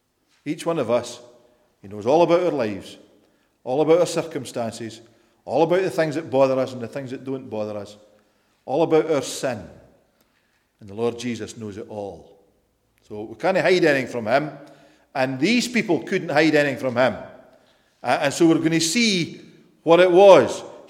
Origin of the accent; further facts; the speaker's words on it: Scotland, United Kingdom; knowing being a Scotsman, I'm quite happy to see £5 notes